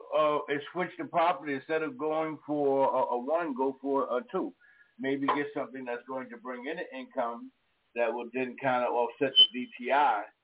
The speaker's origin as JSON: {"language": "English", "town": "Brooklyn", "region": "New York", "country": "United States", "tie": "born or raised there", "also_born_or_lived": "New Jersey", "said": "You know, I lived in Jersey. I was born and raised in Brooklyn. And I moved to Jersey, and I was in Jersey for like 25 years."}